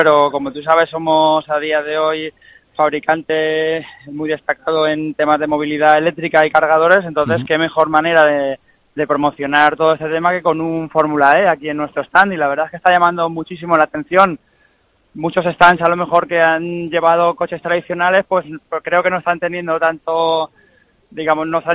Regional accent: Valencian Community, Spain; no somos los únicos valencianos y españoles que estamos aquí

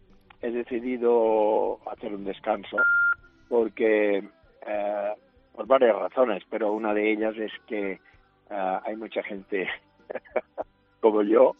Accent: Palma, Balearic Islands, Spain; Los conciertos que hago en mi tierra siempre me imponen demasiado.

